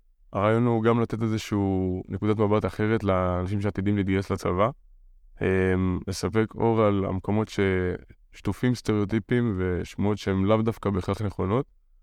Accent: Modiin, Central District, Israel; born there; התחלתי גם בעיר שבו נולדתי, שיחקתי כדורגל בעירוני מודיעין, אני גר במודיעין.

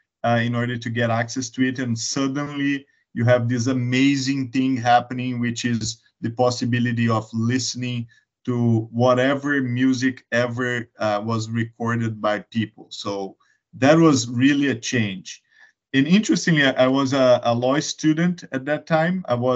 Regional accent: Brazil; I am originally from Brazil. I live in São Paulo now.

